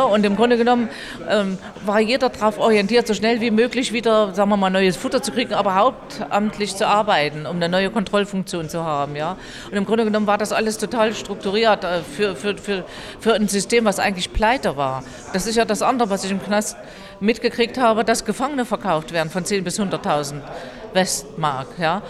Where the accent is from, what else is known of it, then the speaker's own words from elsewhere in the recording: Germany; Und wir waren als Deutsche aber auch so mit diesem Schuldgefühl nach dem Zweiten Weltkrieg aufgewachsen